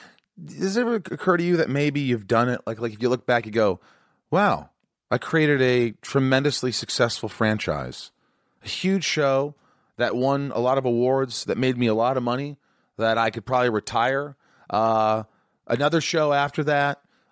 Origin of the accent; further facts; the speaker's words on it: Indiana, United States; you work at Alcoa, where I grew up in Indiana, at this plant, 50 hours a week.